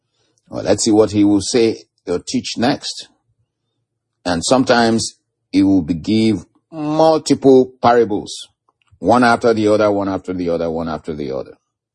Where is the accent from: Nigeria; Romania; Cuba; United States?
Nigeria; when I was a young man growing up in Nigeria